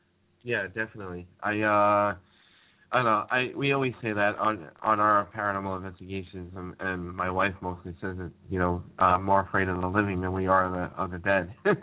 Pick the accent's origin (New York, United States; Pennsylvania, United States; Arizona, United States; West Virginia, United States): New York, United States; And we're looking at one another like, you know, like, we're from New York.